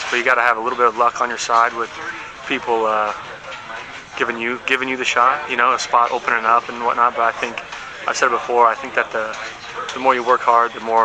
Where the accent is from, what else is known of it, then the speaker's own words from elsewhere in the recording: Santa Cruz, California, United States; from Santa Cruz, California. And came up here a couple weeks ago.